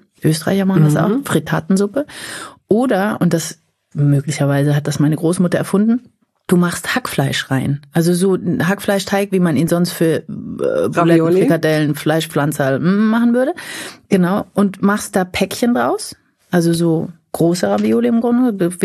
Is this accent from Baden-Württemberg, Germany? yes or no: yes; Mannheim, Baden-Württemberg, Germany; Aus Mannheim.